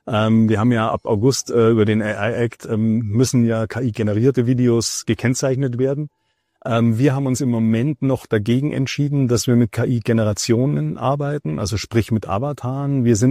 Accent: Bavaria, Germany; vielleicht merkst du, dass ich mich sehr gerade bemühe, Hochdeutsch zu reden. Ich bin Bayer

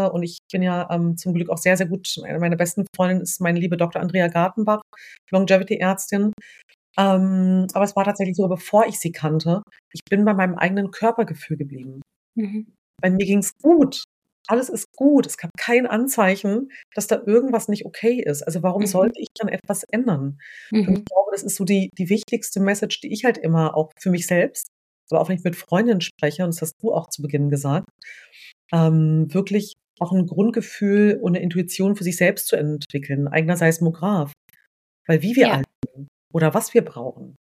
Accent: Lower Saxony, Germany; Ich komme selbst aus der Nähe von Hannover, aus einem Vorort.

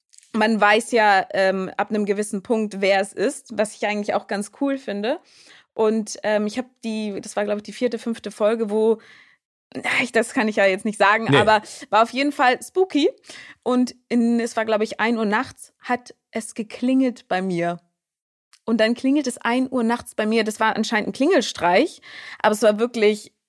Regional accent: Germany; accent: German; dachte, oh Gott, mit meinem deutschen Akzent jetzt, was denkt die denn jetzt von mir?

